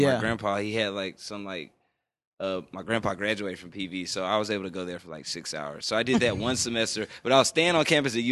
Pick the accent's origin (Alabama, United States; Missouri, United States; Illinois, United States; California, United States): California, United States; Riverside; I'm from Riverside.